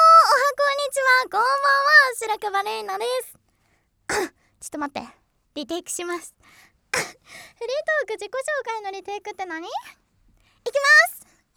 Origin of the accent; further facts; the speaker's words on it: Tsuruoka, Yamagata, Japan; born there; also born or lived in Aomori; 主に青森に住んでた期間が長くてですね、で、あの生まれは山形なんですよ。山岡の鶴岡っていうところで生まれたんですけど、なのでなんかイントネーションが あっちゃこっちゃにね行くことが多いんですけれども